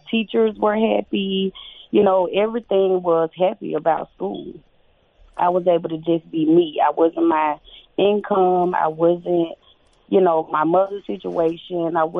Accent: Birmingham, Alabama, United States; born there; Okay, so I was born in Birmingham, Alabama.

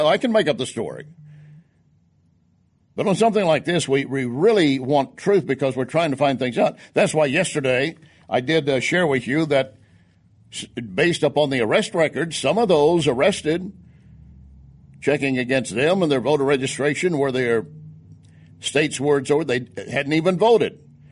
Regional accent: Texas, United States; Listen, I'm from Texas. I know how to embellish a story.

